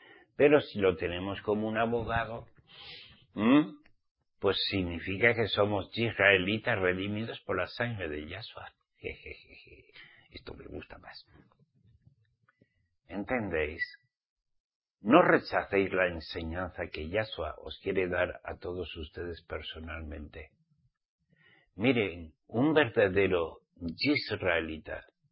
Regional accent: Spain; como soy español, bueno, eso dice mi papá y mi mamá en la partida de nacimiento, claro.

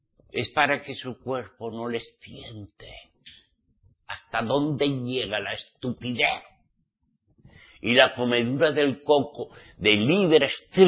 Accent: Spain; soy español.

